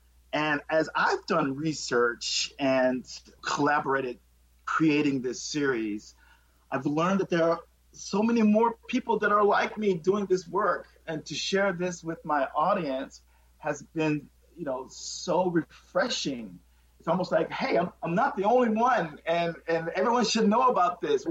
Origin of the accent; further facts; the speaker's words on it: Eufaula, Alabama, United States; born there; which is really about an hour away from where I was born in Eufaula, Alabama.